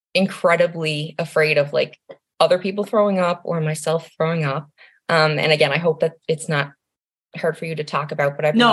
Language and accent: English; Newfoundland and Labrador, Canada; Yeah, so I'm 27 and I'm from Newfoundland in Canada. Obviously, we're an island and our population is probably just under 525,000.